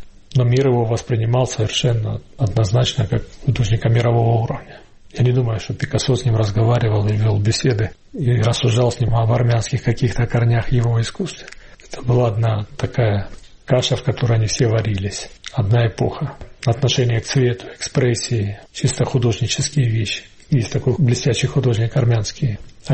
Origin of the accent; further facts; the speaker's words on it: Russia; now in Ukraine; Я вырос в России, воспитывался на российской культуре, одновременно с этим являясь армянином по национальности, зная и армянскую культуру, а в волю случая попав учиться на Украину